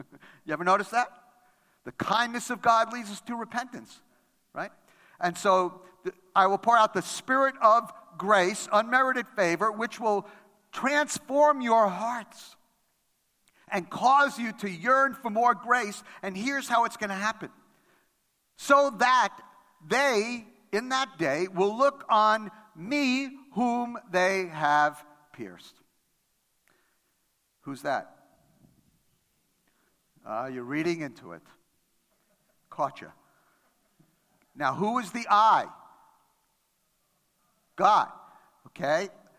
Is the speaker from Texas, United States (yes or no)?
no; New York, United States; English is a second language; Now, English is my second language. I grew up in New York.